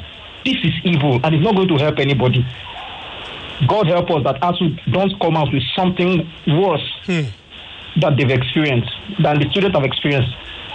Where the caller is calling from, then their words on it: Akute, Ogun, Nigeria; I'm calling from Akute.